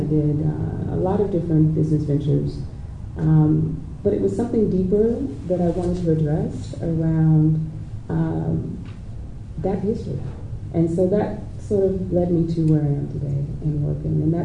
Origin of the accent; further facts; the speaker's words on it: North Carolina, United States; I grew up in North Carolina in a small rural town.